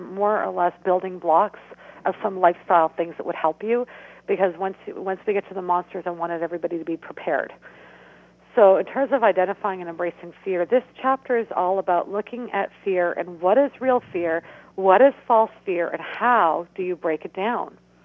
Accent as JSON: {"language": "English", "country": "Canada", "said": "And I burst out laughing because I'm Canadian."}